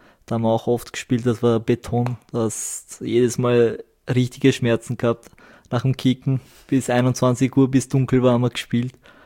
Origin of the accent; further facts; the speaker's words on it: Vienna, Austria; aufgewachsen bin ich in Wien im 9. Bezirk